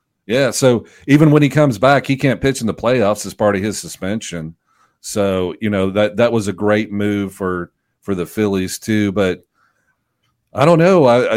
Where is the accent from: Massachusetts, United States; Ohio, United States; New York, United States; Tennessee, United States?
Tennessee, United States; Jackson; And I grew up in Jackson, Tennessee, Ben, and there's not really a Major League Baseball team anywhere close to Jackson, Tennessee. It's in between Memphis and Nashville.